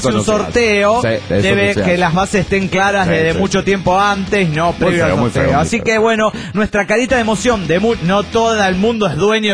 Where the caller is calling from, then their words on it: Monterrey, Nuevo León, Mexico; Hola, soy el relojero de Monterrey, Nuevo León, México.